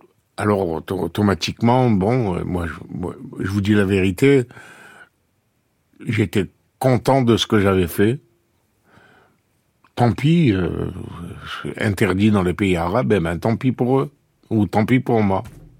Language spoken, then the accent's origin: French; Algeria; born there; moved away; L'Algérie, c'est ma terre natale. C'est pas pareil.